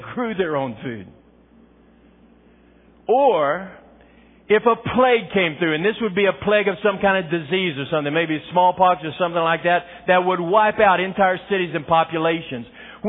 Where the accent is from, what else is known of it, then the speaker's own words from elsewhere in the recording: Texas, United States; You know, I grew up in West Texas. And sometimes out there it never does rain.